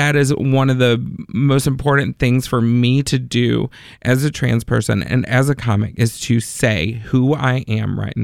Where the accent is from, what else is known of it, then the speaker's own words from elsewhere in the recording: Texas, United States; I grew up in Texas in a very small town, very Southern Baptist / very conservative Christian.